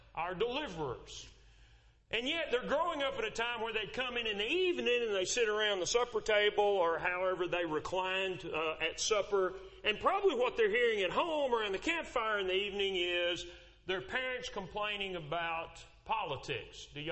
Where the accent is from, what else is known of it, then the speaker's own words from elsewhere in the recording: Lubbock, Texas, United States; I grew up in West Texas before the age of television and computers and cell phone.